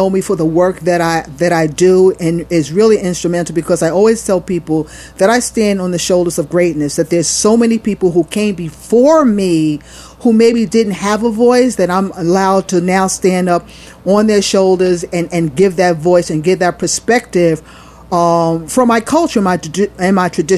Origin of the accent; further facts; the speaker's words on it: New York City, New York, United States; Yes, I grew up in Jacob Riis house projects, 10th Street and Avenue D. Then I moved up to Harlem, Esplanade Gardens, 700 Lenox Peeps.